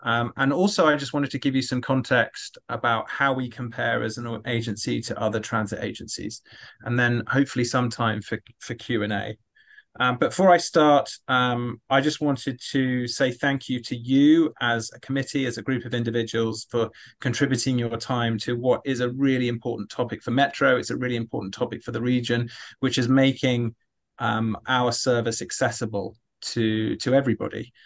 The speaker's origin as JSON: {"language": "English", "region": "London", "country": "United Kingdom", "moved": "as an adult", "lives_now": "United States", "said": "I was a police officer in London for 10 years. You can tell that my accent is not from Alabama. I am indeed from London, and I came to America and met my wife."}